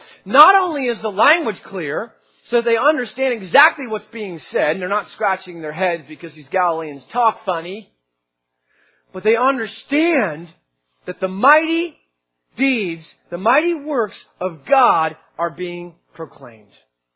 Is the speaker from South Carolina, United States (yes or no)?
no; New Jersey, United States; moved away as an adult; If you were around 18 years ago when I first got here, it was a little more obvious that I was from Jersey.